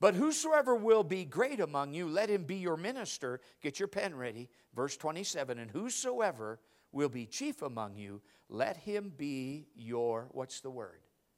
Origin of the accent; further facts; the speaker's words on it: United States; When I go in a restaurant as an American, I expect good service, not bad service.